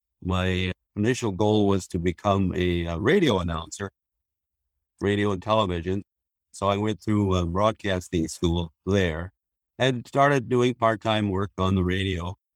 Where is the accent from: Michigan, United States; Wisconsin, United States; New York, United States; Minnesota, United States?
Wisconsin, United States; Wausau; I grew up in central Wisconsin, Wausau, Hatley area, a small town about 60 miles west of Green Bay, and grew up on a dairy farm.